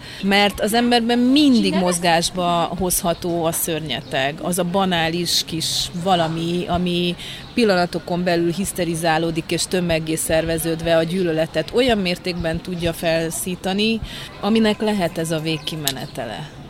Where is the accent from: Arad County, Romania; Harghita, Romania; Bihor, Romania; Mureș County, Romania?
Mureș County, Romania; Târgu Mureș; mint marosvásárhelyiek